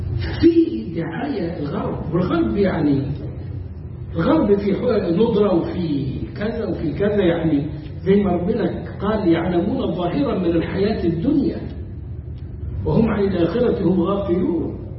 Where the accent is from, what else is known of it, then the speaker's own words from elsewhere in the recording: Cairo, Cairo Governorate, Egypt; يعني أكثر بشوية من اللي عندنا في القاهرة.